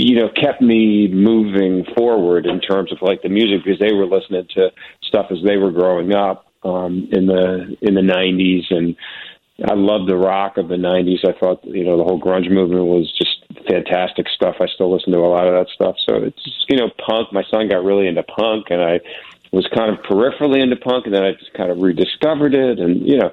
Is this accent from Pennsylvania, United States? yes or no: yes; Philadelphia, Pennsylvania, United States; growing up in Philly, we just had a lot of access to music.